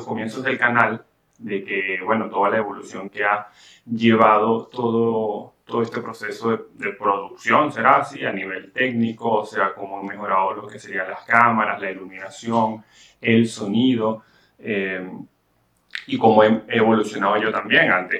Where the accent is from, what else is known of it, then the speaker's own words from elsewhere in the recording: Venezuela; born there; Porque yo nací en Venezuela y obviamente a mí nadie me impide el acceso a mi país